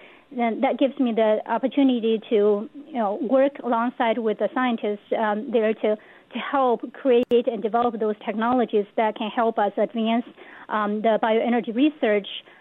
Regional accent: China; English is a second language; I grew up in China near the longest river in China, Yangtze River, which is also one of the largest and longest river in the world.

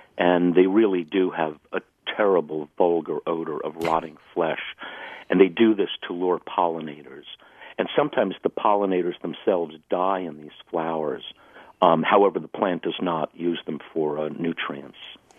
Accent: New Jersey, United States; I grew up in New Jersey, and I tried growing fly traps when I was a kid in the 1960s

